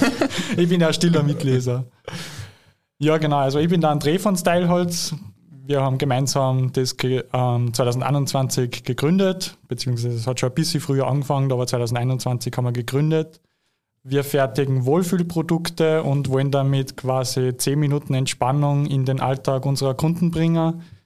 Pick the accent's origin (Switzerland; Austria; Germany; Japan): Austria; Kaufing, Upper Austria; mein Heimatort, 600 Personen Einwohner.